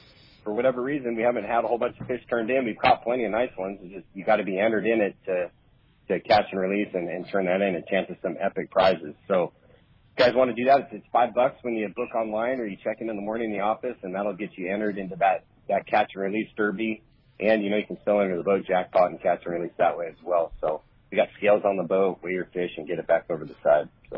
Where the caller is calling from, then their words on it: New York City, New York, United States; Yeah, I'm calling you from New York City this morning. How's that? A little East Coast check-in.